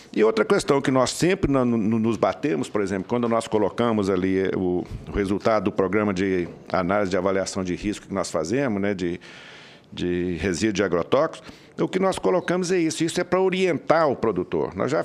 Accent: Minas Gerais, Brazil; born there; na minha região, lá no centro-oeste de Minas, onde eu nasci

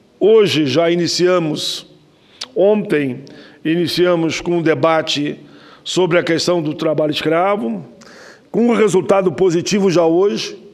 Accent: Caxias do Sul, Rio Grande do Sul, Brazil; Caxias do Sul, Robert Show, uma empresa antiga da minha cidade natal

